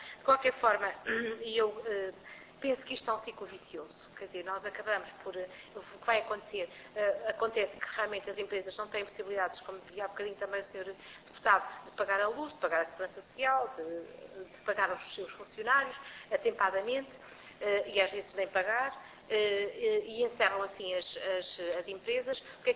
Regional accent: Viseu, Portugal; porque eu sou de Viseu e portanto conheço bem a região

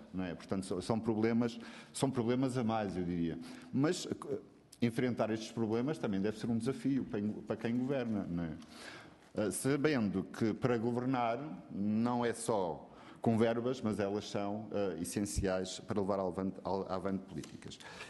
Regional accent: Madeira, Portugal; porque eu sou da Madeira, por isso faço esta relação

